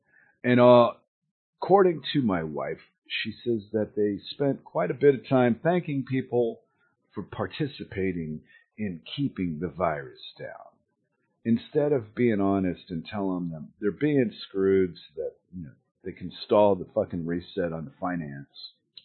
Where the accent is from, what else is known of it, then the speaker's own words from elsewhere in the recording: United States; moved away; part of me cares because I'm from America. And part of me doesn't care because I'm away from America.